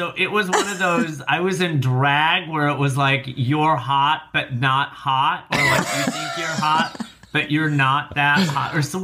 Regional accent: Rockford, Illinois, United States; oh, I grew up in Rockford, and they're like, what shithole place is that? And I'm like, oh, I grew up in Chicago.

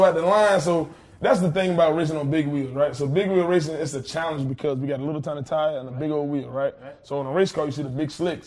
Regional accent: Orangeburg, South Carolina, United States; also born or lived in Hardeeville, United States; Cause see, I'm from Hardyville, South Carolina, a little exit 5 on 95 right by Savannah.

